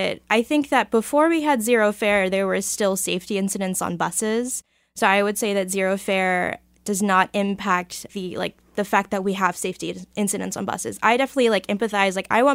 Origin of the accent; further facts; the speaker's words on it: Kansas City, Missouri, United States; Like, so I grew up in Kansas City. Like, I grew up in the 5th District. I like went to Ruskin High School. I went to UMKC. I've like lived here for most of my life.